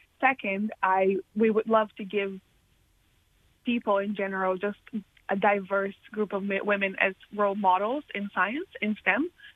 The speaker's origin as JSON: {"language": "English", "country": "Brazil", "second_language": "English", "moved": "as an adult", "said": "And I'm from Brazil, so I came from Brazil to do my PhD."}